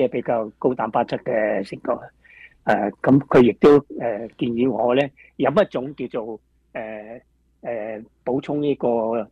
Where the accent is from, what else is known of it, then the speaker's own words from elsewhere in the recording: China; 呢個鷹嘴豆咧，其實就我哋中國人好少食嘅。